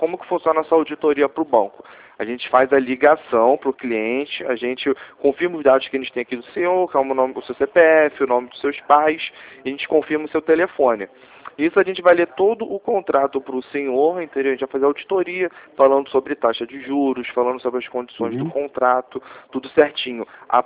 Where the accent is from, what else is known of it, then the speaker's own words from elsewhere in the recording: Rio de Janeiro, Brazil; eu sou do Rio de Janeiro. Eu trabalho aqui em Vila